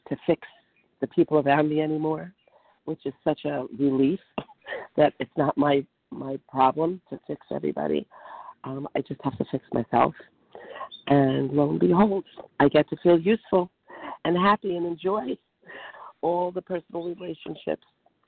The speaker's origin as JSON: {"language": "English", "region": "New Jersey", "country": "United States", "said": "compulsive overeater from … from New Jersey."}